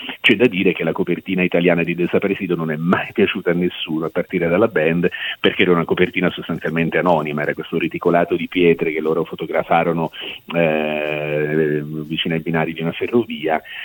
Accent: Benevento, Campania, Italy; sono stato testimone di un concerto dalle mie parti di Tor di Benevento nel 1987

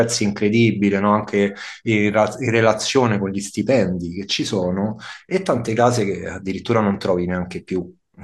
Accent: Rome, Lazio, Italy; io adesso non vivo più a Roma, però sono di Roma e lavoro appunto con Radio Città Aperta, una radio di Roma, ho vissuto tantissimo, 28 anni là

